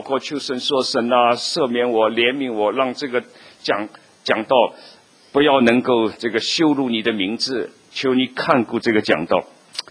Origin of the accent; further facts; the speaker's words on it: China; 我们小时候在中国大陆，在马路上常常看到那些卖艺人耍把戏的，